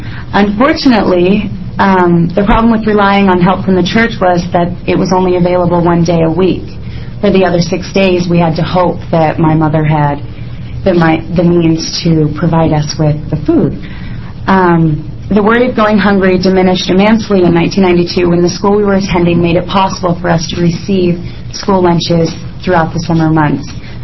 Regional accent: Salt Lake City, Utah, United States; While growing up in Salt Lake City, my family and I lived in low-income housing.

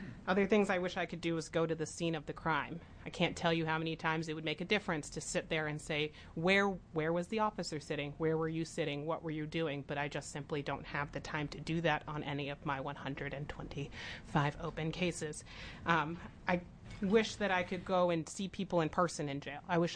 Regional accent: Oakland, California, United States; I grew up in Oakland, California, and growing up there and the history of that town

